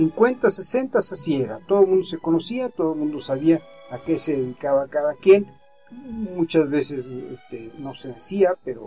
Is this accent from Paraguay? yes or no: no; San Luis Potosí, Mexico; porque yo soy potosino, aunque mi familia venga de Cuadra. Pero aquí me tocó nacer y me quiero quedar aquí.